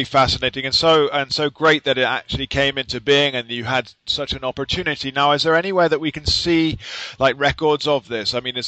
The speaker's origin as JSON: {"language": "English", "region": "London", "country": "United Kingdom", "said": "So we're from more or less the same area because I'm from London, although, you know, that's it. I'm actually genuinely from London. And so we're from, you know, with southerners."}